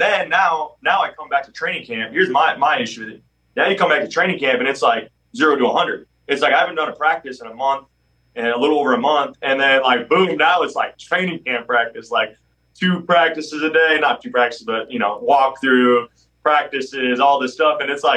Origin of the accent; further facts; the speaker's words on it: Minnesota, United States; growing up in Minnesota, you have to like at least have like gone on a pond skating or definitely watched Mighty Ducks.